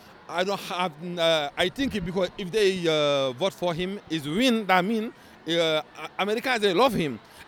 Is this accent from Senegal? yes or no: yes; Senegal; Me, I'm from Senegal.